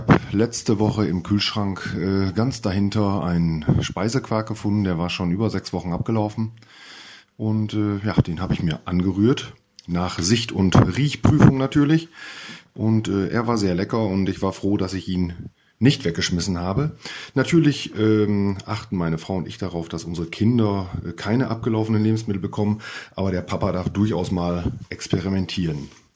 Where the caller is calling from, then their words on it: Horstmar, North Rhine-Westphalia, Germany; ich komme aus Horstmar.